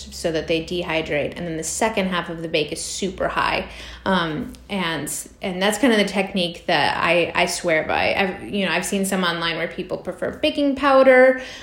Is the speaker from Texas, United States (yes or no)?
yes; Texas, United States; I grew up in Texas, so there's probably queso literally in my bloodstream